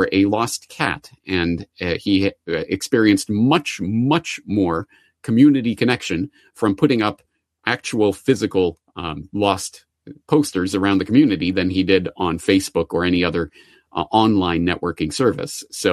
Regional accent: Calgary, Alberta, Canada; the Calgary Public Library, my hometown, now has Reportage in its stocks

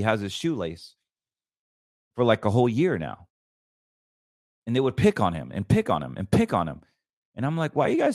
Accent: North Carolina, United States; I grew up in North Carolina where we have Delta Forces, 82nd Airborne.

